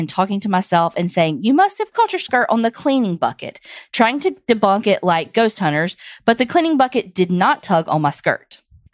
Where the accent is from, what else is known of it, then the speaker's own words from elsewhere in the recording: Kauana, Hawaii, United States; now in Henderson, United States; Kauana, Hawaii is my hometown, but now my family and I are now living in Henderson, Nevada.